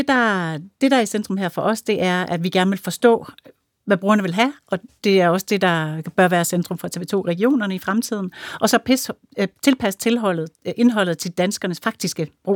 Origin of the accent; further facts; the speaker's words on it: West Jutland, Denmark; Og så er jeg født og opvokset i Vestjylland, så jeg er også med på TV Syd. Og så er jeg jo den heldige situation, at jeg arbejder i Odense